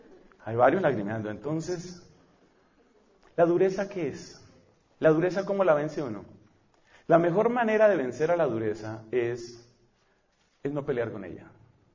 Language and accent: Spanish; Colombia; como yo soy colombiano, yo tengo que tener una visa